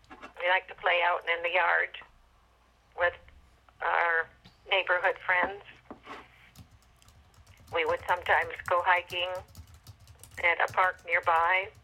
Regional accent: Rochester, New York, United States; Well, I grew up in Rochester, New York, and I lived in a suburb of Rochester.

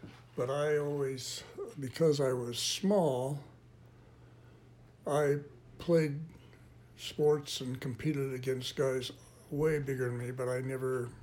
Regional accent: Burbank, California, United States; also born or lived in Los Angeles; I was born in Los Angeles, California, and I grew up there in Los Angeles till I was about 7, and then we moved to Burbank.

